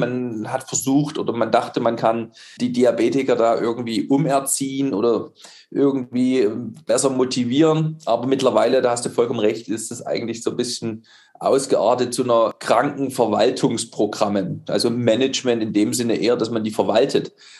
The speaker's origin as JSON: {"language": "German", "town": "Dresden", "region": "Saxony", "country": "Germany", "said": "Also hier ich komme ja aus Dresden und da gab es so einen Langlaufverein."}